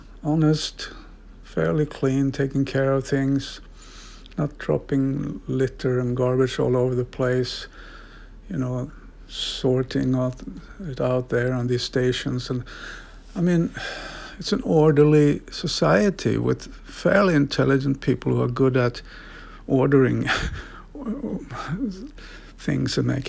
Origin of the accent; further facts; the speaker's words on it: Stockholm, Stockholm County, Sweden; English is a second language; But actually, I grew up here. Stockholm is my hometown. I grew up my teens, childhood and teens in a small town.